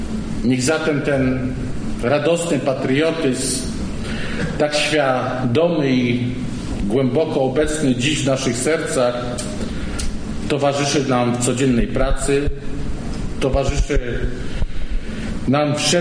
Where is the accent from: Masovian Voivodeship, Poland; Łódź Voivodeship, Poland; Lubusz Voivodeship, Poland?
Łódź Voivodeship, Poland; Mokrsko; właśnie tutaj, w Ożarowie, w gminie Mokrzko, z której pochodzę